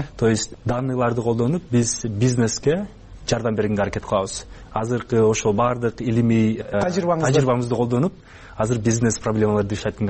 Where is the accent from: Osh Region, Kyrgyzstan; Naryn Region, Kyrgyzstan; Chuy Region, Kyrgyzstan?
Chuy Region, Kyrgyzstan; Tokmok; moved away as an adult; also born or lived in Batken / Bishkek; now in United States; Баткендин Кунду деген айылынан болом. Анан 3-4 жашыбызда Бишкекке көчүп келип, кийин Токмокко көчүп кеткенбиз. Ошентип Токмокто бүтүргөм полностью окуу жайымды.